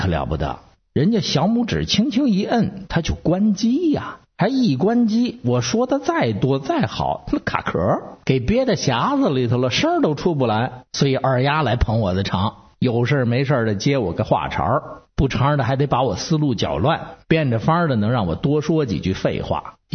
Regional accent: Beijing, China; 我们北京人喝茶他就不用杯，就是用碗，

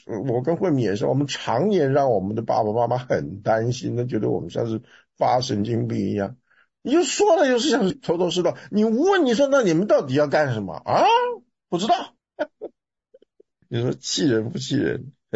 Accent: China; 其实到哪里我都喜欢说我是中国人，我是中国人

